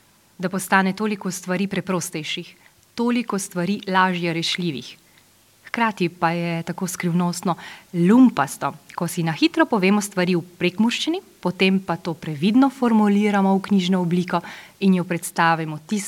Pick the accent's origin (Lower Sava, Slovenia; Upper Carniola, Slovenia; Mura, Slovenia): Mura, Slovenia; dovolite mi, da vas kot Goričanka, ki veliko časa preživi v Porabju, prav lepo pozdravim